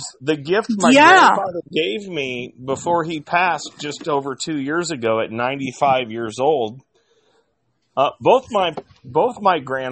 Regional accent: Indiana, United States; born there; Dude, I was born in Northwest Indiana on the Illinois-Indiana line.

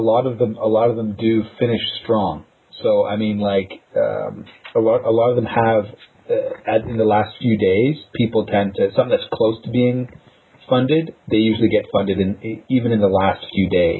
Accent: Canada; It's just too bad it wasn't wider because as a Canadian, I can't use Kickstarter.

